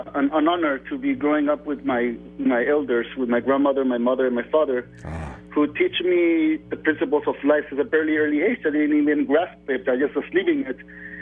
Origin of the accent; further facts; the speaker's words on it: Tijuana, Baja California, Mexico; And growing up in Tijuana, Mexico, over there, there was a cultural tradition in my neighborhood